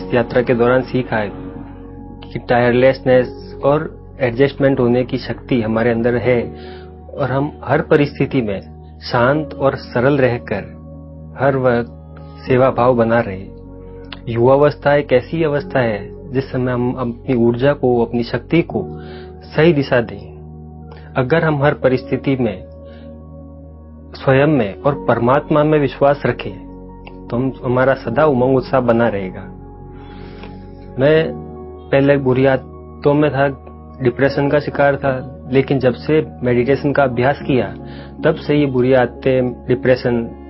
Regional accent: Beawar, Rajasthan, India; मैं ब्यावर राजस्थान से हूँ।

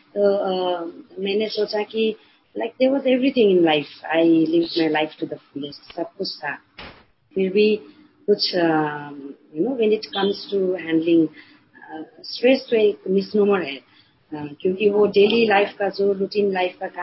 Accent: Nepal; Hindi is a second language; मैं नेपाल से हूँ, नेपाल में धरान में, धरान में एक टाउन है

